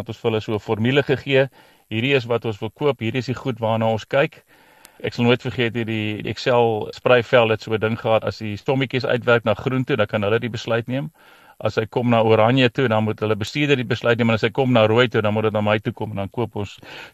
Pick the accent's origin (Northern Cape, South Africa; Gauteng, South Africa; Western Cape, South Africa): Western Cape, South Africa; Paarl; Ek groot geword in die Parel. Daarna is ek in die weermag toe in die Kaap en toe ek Stellenbosch Universiteit toe